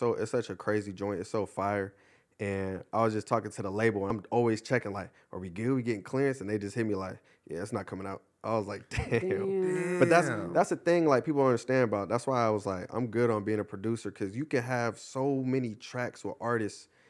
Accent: Ontario, California, United States; I went to high school in Upland, but I'm originally from Ontario, but I went to Upland for football.

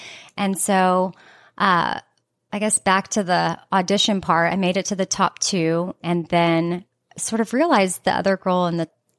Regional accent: Austin, Texas, United States; born there; I think I said my name and that I was born in Austin.

